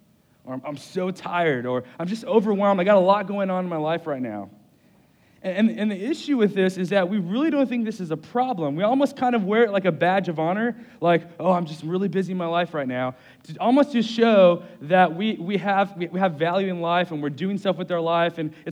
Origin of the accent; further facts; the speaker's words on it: Compton, California, United States; moved away as an adult; now in Morehead City, United States; I moved from Los Angeles about 6 years ago, grew up in L.A. Actually, in Compton is where I grew up for most of my life. And moved here.